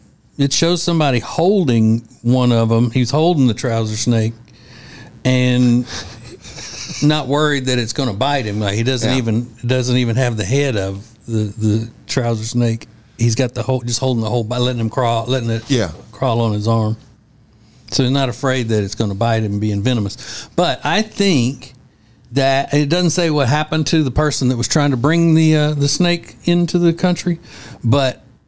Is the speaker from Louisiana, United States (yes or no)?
yes; Louisiana, United States; moved away as an adult; Both being born and raised in Louisiana, when we decided to become a radio team, we knew that we were going to have to move about the country